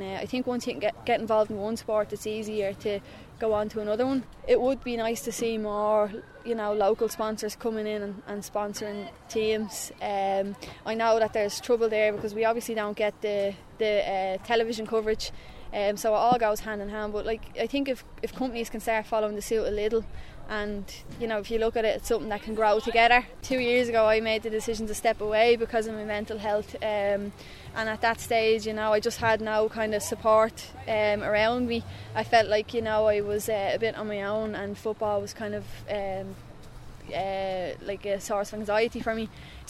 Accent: Coolock, Leinster, Ireland; I'm obviously from Coolock, where, you know, football's the game. I grew up with a lot of young boys on the road.

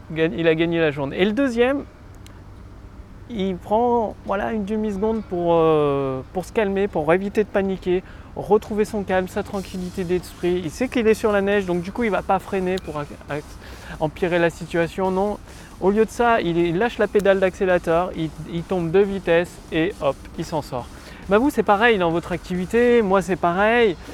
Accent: Clermont-Ferrand, Auvergne-Rhône-Alpes, France; je viens de l'Auvergne, du côté de Clermont-Ferrand, et chaque hiver, il y a de la neige, il neige.

